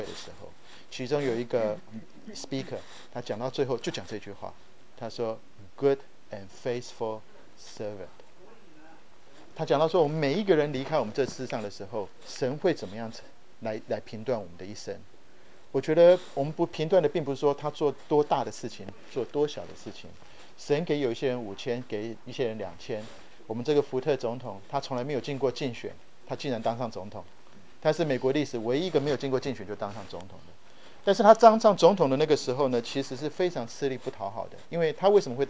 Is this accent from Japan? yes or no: yes; Japan; also born or lived in -; 我从小在日本长大，我讲日文也是这样，我日文跟中文之间没有翻译的过程。